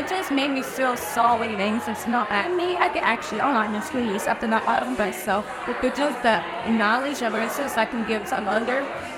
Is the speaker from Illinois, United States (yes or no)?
yes; Chicago, Illinois, United States; I'm from Chicago and I work on models.